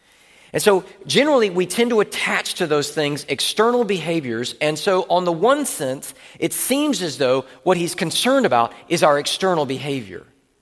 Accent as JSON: {"language": "English", "region": "the South", "country": "United States", "tie": "born or raised there", "said": "Again, I grew up in the South, where it's very clear you knew what the external behavioral markers were and weren't."}